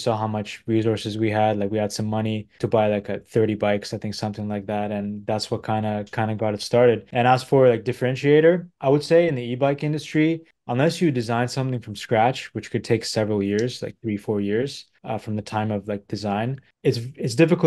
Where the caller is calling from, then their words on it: New York City, New York, United States; I'm calling in from New York City. Just got here actually a couple of days ago. Just moved here.